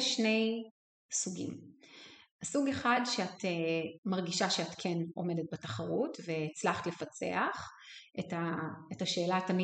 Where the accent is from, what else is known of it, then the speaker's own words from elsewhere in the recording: Ramat HaSharon, Central District, Israel; אז בעצם גדלתי ברמת השרון וגרתי מול הספרייה הציבורית